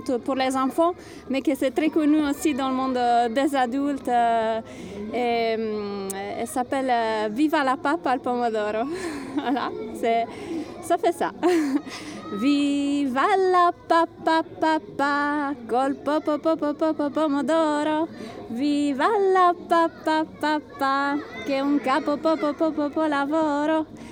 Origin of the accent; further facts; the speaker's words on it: Italy; French is a second language; je suis italienne.